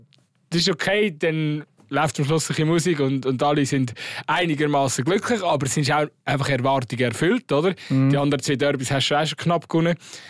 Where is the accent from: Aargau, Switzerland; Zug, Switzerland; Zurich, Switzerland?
Aargau, Switzerland; als Aargauer Fußballfan kann man jetzt einfach die Stimmung einmal geniessen